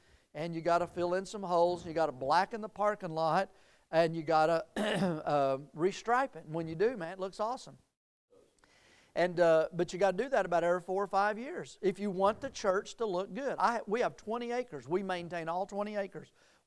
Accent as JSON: {"language": "English", "town": "Soddy Daisy", "region": "Tennessee", "country": "United States", "tie": "born or raised there", "said": "I have to use my fingers because I grew up in Soddy Daisy, Tennessee."}